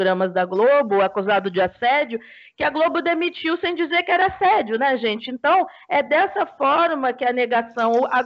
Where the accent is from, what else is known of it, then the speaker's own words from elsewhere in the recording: Porto Alegre, Rio Grande do Sul, Brazil; E eu, que sou de Porto Alegre e convivi 30 anos da minha vida com a RBS